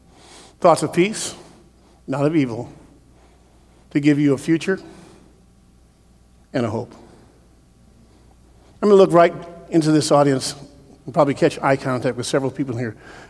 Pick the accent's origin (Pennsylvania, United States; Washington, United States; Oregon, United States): Oregon, United States; Portland; I'm a kid from Portland, Oregon, and if I make it down to Los Angeles, I'll do well.